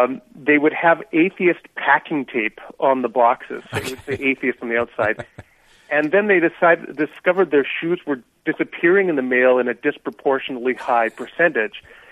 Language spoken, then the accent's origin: English; Canada; I'm a Canadian